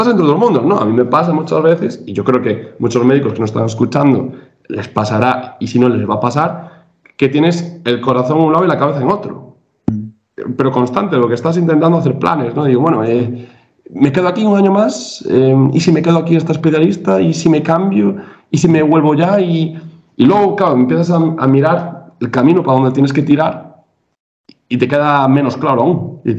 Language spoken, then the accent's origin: Spanish; Galicia, Spain; yo que soy gallego, y soy amante de Galicia